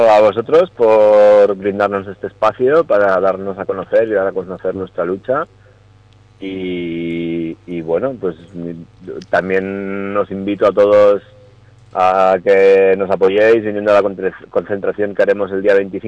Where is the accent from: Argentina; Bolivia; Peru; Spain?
Spain; Clamosa, Aragon; en el caso de mi pueblo, por ejemplo, Clamosa, digamos, o sea, la selva es una casa que está aislada, ¿no?